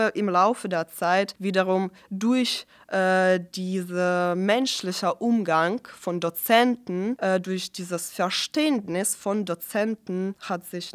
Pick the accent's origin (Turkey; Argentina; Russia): Russia; German is a second language; now in Jena, Germany; ich komme aus Russland, ich bin 25 Jahre alt